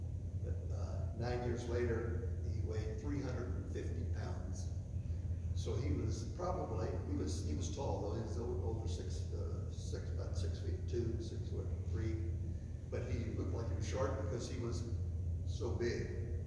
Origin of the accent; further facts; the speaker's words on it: Brenham, Texas, United States; But I was born and raised in Brenham, Texas. It's also the place where that famous ice cream, Bluebell ice cream, is made.